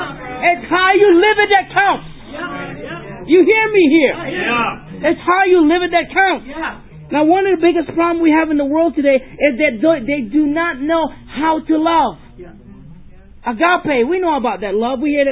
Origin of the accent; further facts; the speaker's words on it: Trinidad & Tobago; also born or lived in Suriname; I am from Trinidad. That's right, baby. Pretty in the house. From the Caribbean, my wife and I, we are been in South America, Suriname, and we started the church and led it there for 8 years.